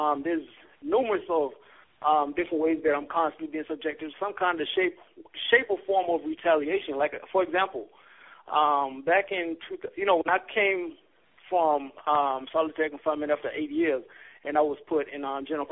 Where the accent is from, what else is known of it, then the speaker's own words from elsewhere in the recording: Richmond, Virginia, United States; because right now I'm literally 6 hours away from my hometown of Richmond, Virginia.